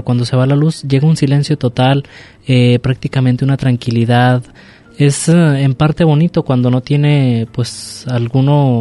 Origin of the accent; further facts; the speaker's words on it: Mexico; incluso como buenos mexicanos que dejamos todo para el último.